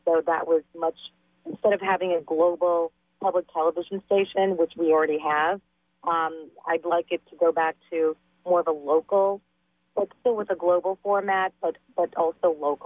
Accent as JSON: {"language": "English", "town": "Pacifica", "region": "California", "country": "United States", "said": "I'm from Pacifica."}